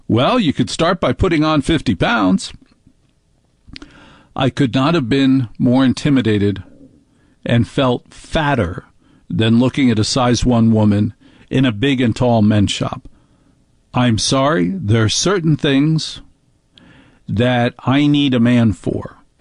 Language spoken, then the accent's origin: English; New Jersey, United States; I love big booths because I'm from New Jersey, and I have a body built for Brooks Brothers.